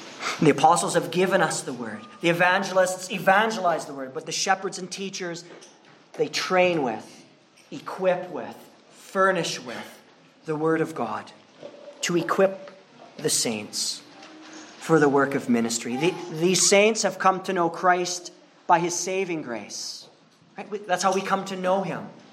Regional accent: Manitoba, Canada; I'm from Manitoba, and we use pickerel rigs.

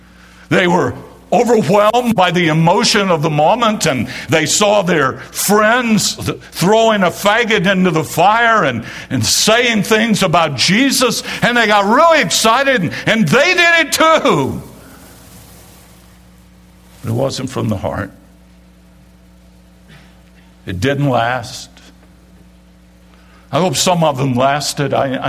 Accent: Winston-Salem, North Carolina, United States; my first official job in ministry was as Bible Club Director for Youth for Christ in Winston-Salem, my hometown.

